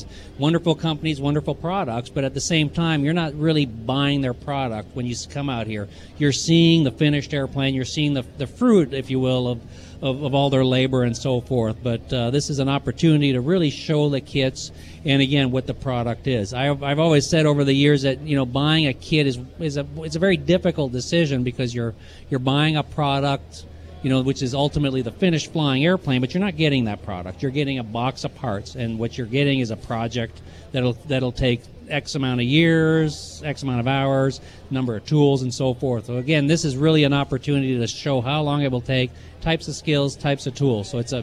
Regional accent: Missouri, United States; we're from Missouri, the show me state.

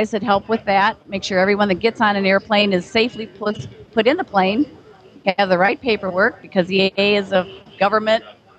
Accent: Essex, Illinois, United States; I'm from Essex, Illinois.

